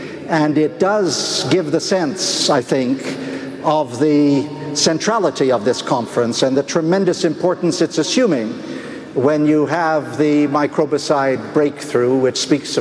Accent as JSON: {"language": "English", "country": "Canada", "said": "and I'm a Canadian"}